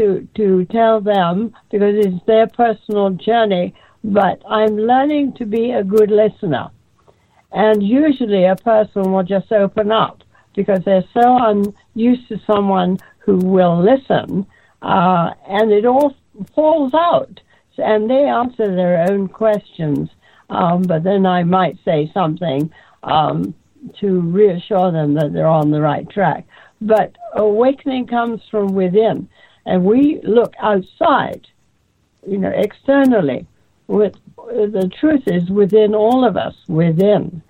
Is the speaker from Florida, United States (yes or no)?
no; Arizona, United States; Well, I'm in a state of confusion right now, but Arizona. I'm from